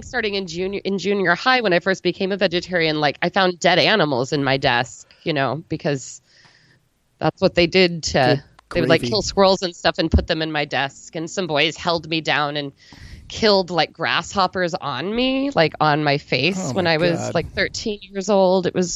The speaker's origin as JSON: {"language": "English", "region": "Illinois", "country": "United States", "tie": "born or raised there", "said": "So I grew up in a small farm town of just over 1,000 people in southern Illinois, about an hour and a half southeast of East St. Louis."}